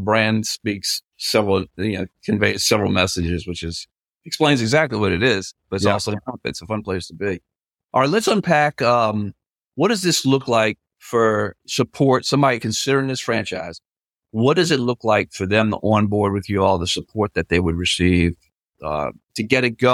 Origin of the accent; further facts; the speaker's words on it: New Orleans, Louisiana, United States; It fit in great in New Orleans itself. I mean, yep. My hometown.